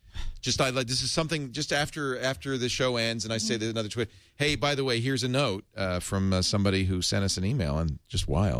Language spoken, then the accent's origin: English; England, United Kingdom; Although I'm from England, I work internationally.